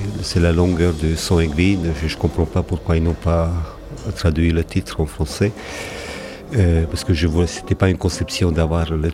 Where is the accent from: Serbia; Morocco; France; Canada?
Serbia; Kanjiža, Vojvodina; French is a second language; moved away; Oui, c'est à Kanija, ou à Kanija en hongrois, si vous voulez. C'est ma ville natale en Vojvodine, en Serbie.